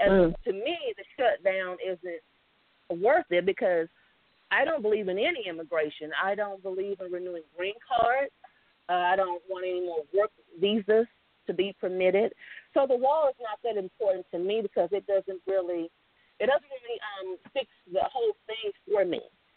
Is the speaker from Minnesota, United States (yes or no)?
no; Texas, United States; And I'm from Texas. So we get the brunt of it.